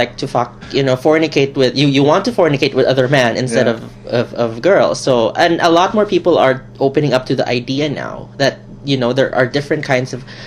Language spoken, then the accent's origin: English; Philippines; now in Canada; I'm Filipino, grew up in the Philippines, mixed heritage. Japanese, Chinese, Spanish, American, and Filipino.